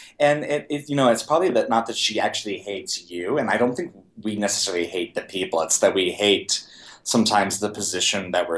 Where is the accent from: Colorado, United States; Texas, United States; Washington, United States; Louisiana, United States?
Texas, United States; now in New York, United States; I grew up in Texas, and I would come to visit New York and fell in love with it.